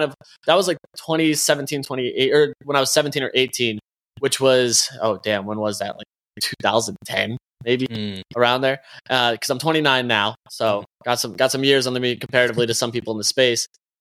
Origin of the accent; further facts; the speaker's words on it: Connecticut, United States; Yeah, so I'm from a small town in Connecticut. Came from a low income, like, I guess you could say medium income, but the town I lived in was, like, relatively wealthy except for my family and a handful of others.